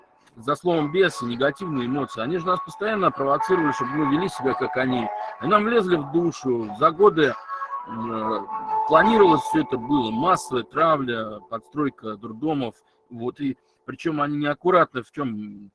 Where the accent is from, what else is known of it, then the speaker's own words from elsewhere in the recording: Moscow, Russia; тем более вот такие, как я, люди москвичи, да, которые на самое дно еще в СССР опускались своими